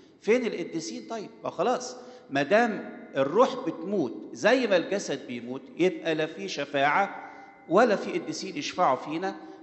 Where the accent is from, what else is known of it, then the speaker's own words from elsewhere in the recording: Egypt; عندنا كمصريين حتى عبادة قبل في الأيام الفراعنة كان في عبادة حيوانات